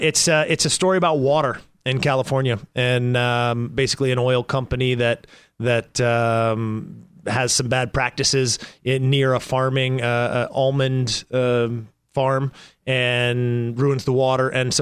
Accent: Canada; I come from Canada

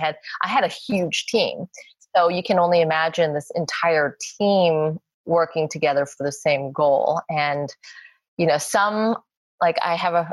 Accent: Los Angeles, California, United States; I'm born and raised.

